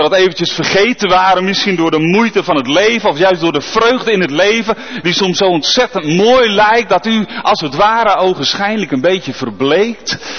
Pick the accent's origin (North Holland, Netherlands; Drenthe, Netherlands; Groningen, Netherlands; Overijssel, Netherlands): Groningen, Netherlands; Nieuw Pekela; Ja, ik kom uit Nieuw Pekela of All Places. Fantastisch dorp.